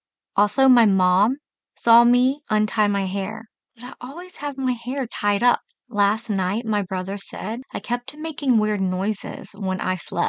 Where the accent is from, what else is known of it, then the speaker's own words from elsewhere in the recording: Athens, Georgia, United States; I grew up in Athens, Georgia.